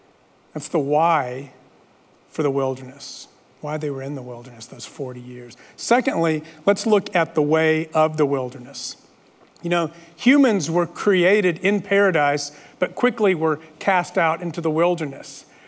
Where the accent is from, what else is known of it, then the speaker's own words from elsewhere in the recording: El Paso, Texas, United States; Growing up in El Paso, I can relate to this.